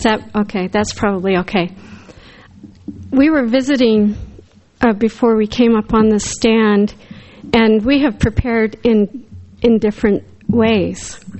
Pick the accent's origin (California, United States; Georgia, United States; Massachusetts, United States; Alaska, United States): California, United States; Growing up near San Francisco, I knew that my father was a Republican and my mother was a Democrat.